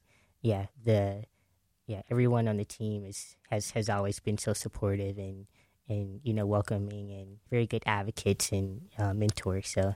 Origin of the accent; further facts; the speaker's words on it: Dayton, Ohio, United States; Mm-hmm. Yeah, so I grew up in West Dayton, was a product of the Dayton Public Schools.